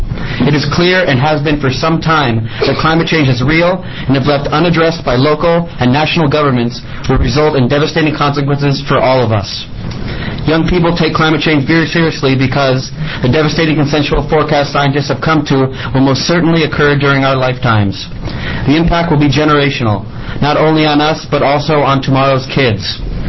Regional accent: Eugene, Oregon, United States; I'm from Eugene.

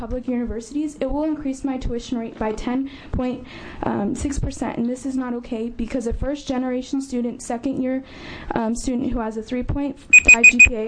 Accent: White City, Oregon, United States; I am from White City, Oregon.

